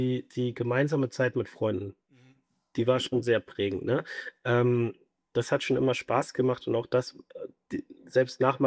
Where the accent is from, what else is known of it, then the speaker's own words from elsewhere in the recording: Kassel, Hesse, Germany; also ich komme ursprünglich aus Kassel